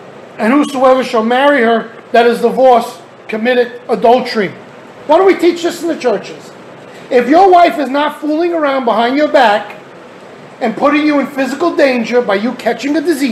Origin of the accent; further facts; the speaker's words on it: New York, United States; born there; I was born in New York.